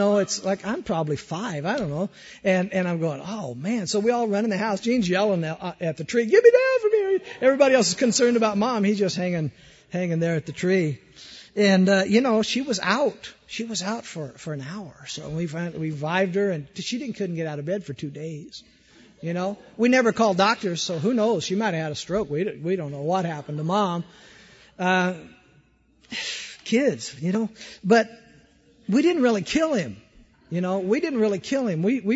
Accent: Peoria, Arizona, United States; we grew up out in Peoria and you could see about a quarter of a mile up to the next beginning of town from where we sat, nothing in between but cotton fields.

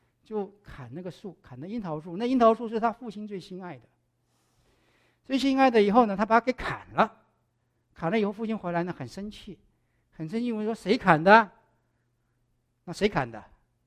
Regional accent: Taiwan; 我们小时候在台湾就会讲这么一个故事

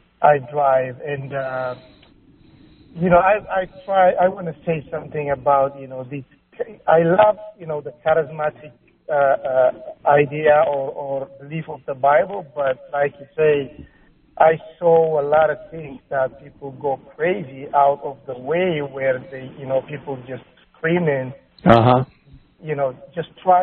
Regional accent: Ethiopia; I'm originally from Ethiopia.

